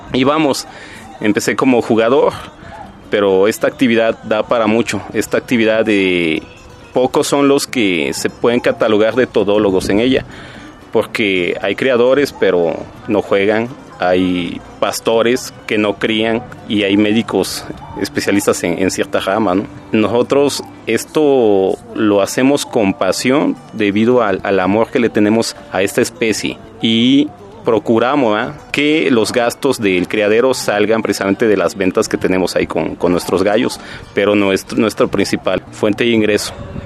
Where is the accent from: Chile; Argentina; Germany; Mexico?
Mexico; Xochitlán Todos Santos, Puebla; soy oriundo de Xochitlán Todos Santos del estado de Puebla.